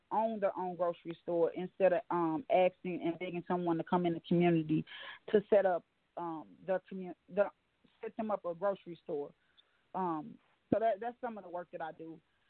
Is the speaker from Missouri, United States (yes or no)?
yes; St. Louis, Missouri, United States; I'm from St. Louis, Missouri, and I'm a food justice organizer for an environmental organization.